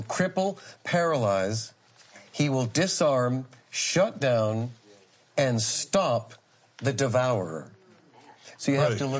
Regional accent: Massachusetts, United States; where I grew up in Massachusetts, we lived on Cape Cod.

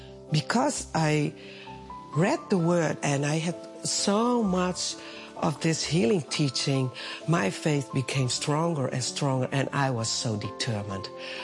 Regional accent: Netherlands; I'm from Holland.

